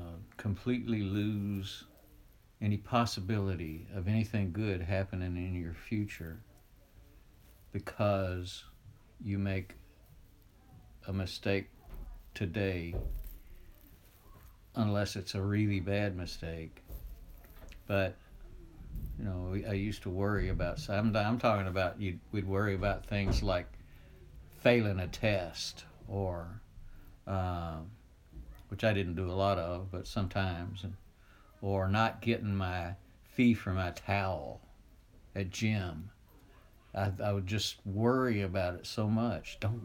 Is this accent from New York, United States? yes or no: no; Arab, Alabama, United States; we're country people from Arab, and we lived out on the in a little area called Egypt Woods.